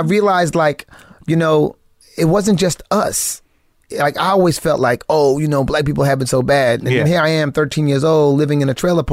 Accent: Trinidad & Tobago; I got to see all different kinds of culture, especially being West Indian.

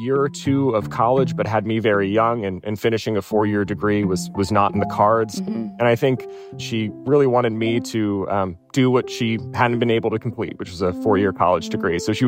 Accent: Mechanicsburg, Pennsylvania, United States; So I was born and raised in Mechanicsburg, Pennsylvania. For better or worse, Central Pennsylvania is a pretty rural place.

